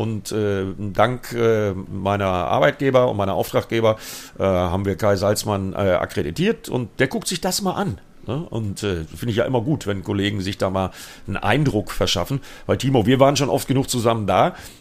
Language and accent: German; Bremen, Germany; als Bremer